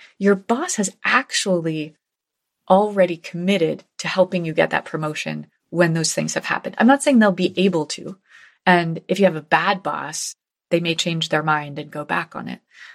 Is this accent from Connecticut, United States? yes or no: yes; New Haven, Connecticut, United States; I'll share a story that Gloria Steinem told when she came to New Haven, my hometown, a few years ago.